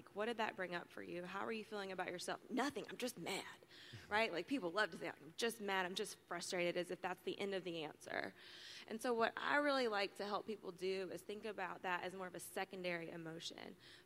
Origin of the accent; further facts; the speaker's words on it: Knoxville, Tennessee, United States; I grew up in Knoxville here at Central Baptist Church